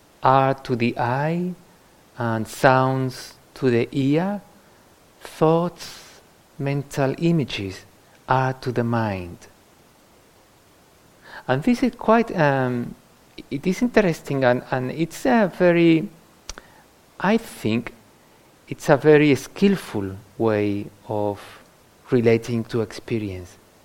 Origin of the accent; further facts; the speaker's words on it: Andalusia, Spain; English is a second language; For example, I grew up in Andalusia, and that's quite dry and arid.